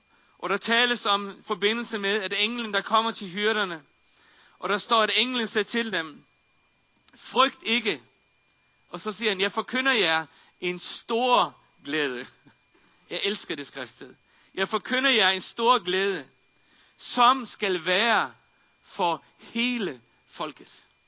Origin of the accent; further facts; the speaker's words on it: Faroe Islands; Jeg er født og opvokset på Færøerne.